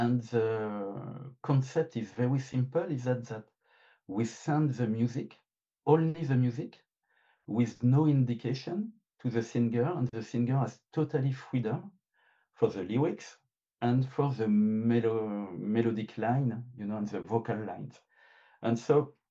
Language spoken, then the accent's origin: English; France; accent: French; English is a second language; By the way, sorry for my French accent. I can hear it. And apologize for this.